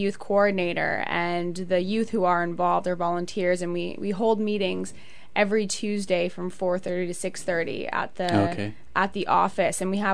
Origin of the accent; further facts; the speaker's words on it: California, United States; also born or lived in Toronto; now in Vancouver, Canada; I'm from all over Canada and the United States. I was born in Toronto, grew up in California, came to Vancouver.